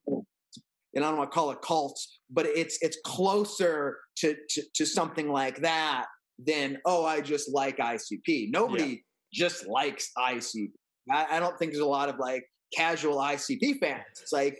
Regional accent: Michigan, United States; I'm from Michigan.

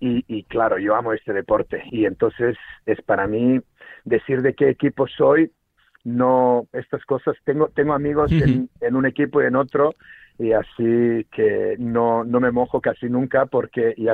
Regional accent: Serbia; Yo nací en Serbia y, claro, nací en los 70, 77, y crecí en los 80.

